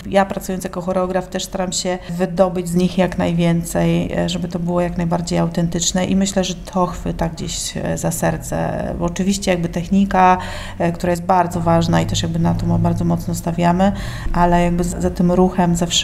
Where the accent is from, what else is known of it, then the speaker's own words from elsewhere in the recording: Olsztyn, Warmian-Masurian Voivodeship, Poland; moved away as an adult; do momentu, kiedy po maturze wyjechałam z Olsztyna